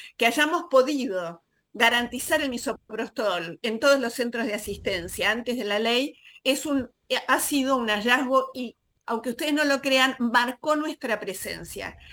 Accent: Buenos Aires, Argentina; yo soy porteña, no soy matancera

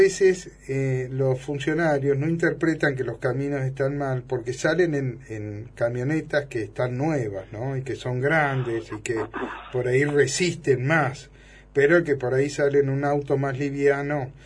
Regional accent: Gualjaina, Chubut, Argentina; Soy de Sierras de Gualjaina.

